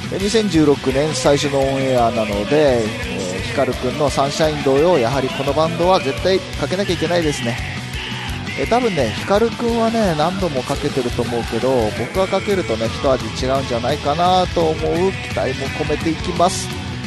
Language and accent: Japanese; Sapporo, Hokkaido, Japan; 僕のね出身の札幌も僕がね学生の頃からねかなりの人気で今でも人気あるんだけど